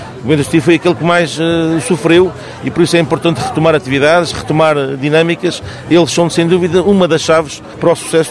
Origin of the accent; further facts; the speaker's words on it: Sacavém, Lisbon, Portugal; born there; eu que nasci ali naquela zona em Sacavém e vivo em Santaria da Azóia